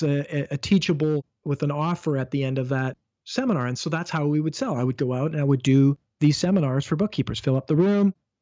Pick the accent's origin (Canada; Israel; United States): Canada; I'm a Canadian